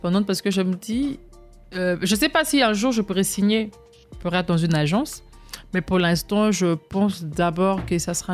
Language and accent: French; DR Congo; Parce qu'on est Congolais. Les Congolais ne respectent que les gens qui ont une bonne impression.